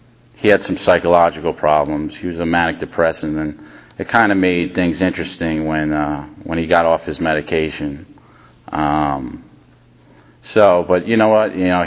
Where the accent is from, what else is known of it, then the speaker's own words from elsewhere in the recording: New Rochelle, New York, United States; now in Florida, United States; Basically, I grew up in New York, unlike most of the population in Florida. You know, I'm special. So, but yeah, I grew up in a small town called New Rochelle, New York. It's right outside the Bronx.